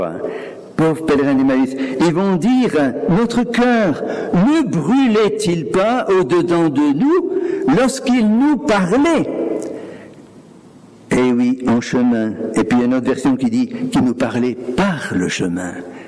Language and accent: French; Auvergne-Rhône-Alpes, France; Moi, je suis de l'Ardèche à l'origine.